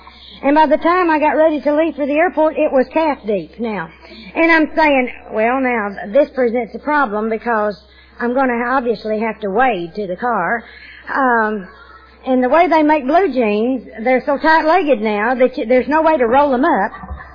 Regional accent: North Little Rock, Arkansas, United States; we are rivals with Little Rock, so it's really important that you know I'm from North Little Rock.

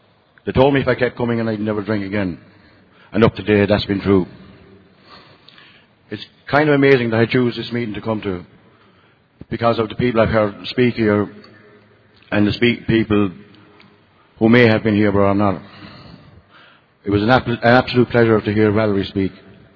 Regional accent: Ireland; I'm an alcoholic. I'm glad Don said I was from Ireland because I was afraid you might think I was from Texas.

